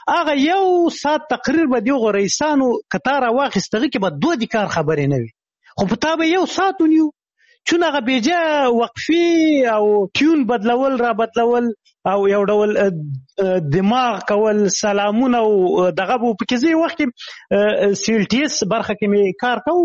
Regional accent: Khyber Pakhtunkhwa, Pakistan; ما ماشومتوب په شمشتو کې تیر کړی شمشتو مهاجرینو کمپوس هغه د هغه پخواني جهادي رهبرانو ندیو رهبر کمپ مشهور کمپ زه په هغه کې لوی سوی وم

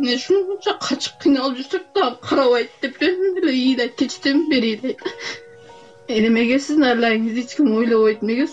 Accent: Batken Region, Kyrgyzstan; Мен Баткенден келдим деле анан көчөгө чыга ала элем.

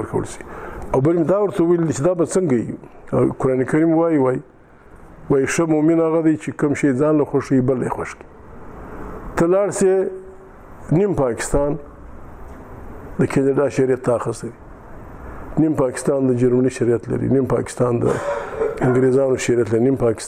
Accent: Afghanistan; ستا پر ما شک دی چې زه د افغانستان یم

